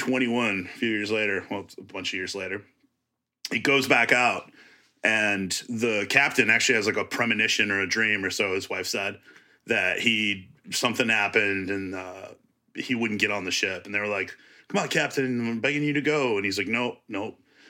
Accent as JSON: {"language": "English", "region": "Wisconsin", "country": "United States", "said": "There's one that's closer to my home here, and I'm from Wisconsin, so we have Lake Michigan."}